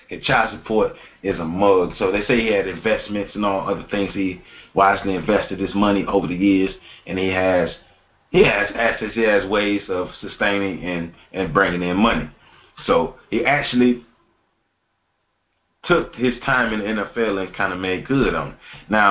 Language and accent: English; Tallahassee, Florida, United States; Now, I'm from Tallahassee, Florida, and you know that Antonio Cromartie is from Tallahassee, Florida.